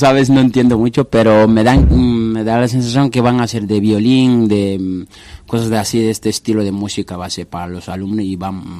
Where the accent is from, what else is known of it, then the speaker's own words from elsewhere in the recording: Fereni, Mauritania; Fereni en Mauritania, sí, en mi pueblo. Mi pueblo natal